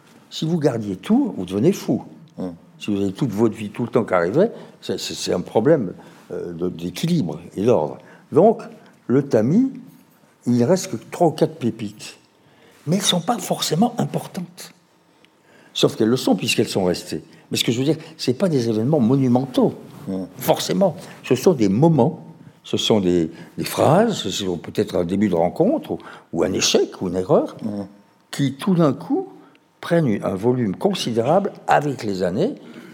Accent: Montauban, Occitanie, France; born there; Moi, je suis né à Montauban.

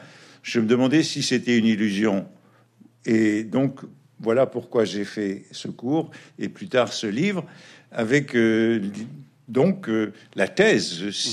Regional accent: United States; now in France; j'étais revenu en France après une bonne partie de mon enfance, adolescence aux États-Unis d'Amérique.

